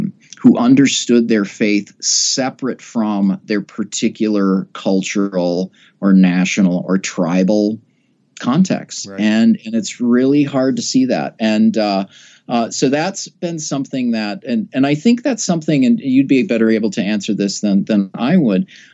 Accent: Minnesota, United States; And So I grew up in Minnesota, obviously. I grew up playing hockey. I was a youth hockey coach.

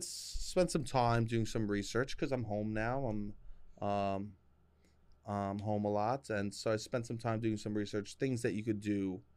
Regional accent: United States; I am American, and the most American thing I could do wouldn't be to go see the Niagara Falls.

